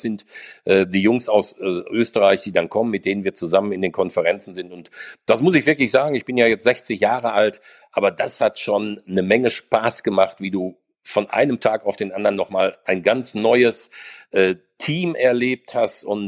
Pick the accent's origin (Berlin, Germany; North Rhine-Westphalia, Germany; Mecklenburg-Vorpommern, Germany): North Rhine-Westphalia, Germany; Werne; dass alle drei Kinder, also die beiden Jungs und Katharina, die ja auch Sportjournalistin ist, dass sie alle in Werne, in meiner Heimat geboren wurden, in unserer Heimat.